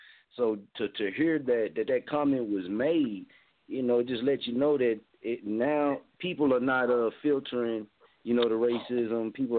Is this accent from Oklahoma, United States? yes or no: yes; Muskogee, Oklahoma, United States; Like I tell people, I'm from Muskogee, so we done been in a lot of different situations